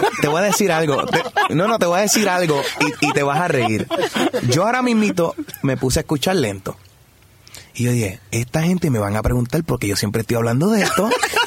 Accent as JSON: {"language": "Spanish", "region": "Connecticut", "country": "United States", "tie": "born or raised there", "said": "me mudé de vuelta a Connecticut, que es de donde soy, donde nací, y seguí mi carrera ahí"}